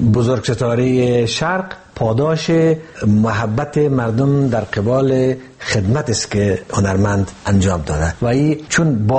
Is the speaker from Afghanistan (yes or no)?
yes; Afghanistan; ما از کودکی ها با یک تصور در مورد تاجیکستان بزرگ شدیم در افغانستان.